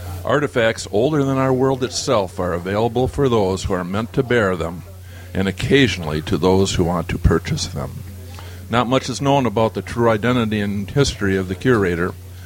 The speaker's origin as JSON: {"language": "English", "town": "Madison", "region": "Wisconsin", "country": "United States", "said": "from Madison, Wisconsin."}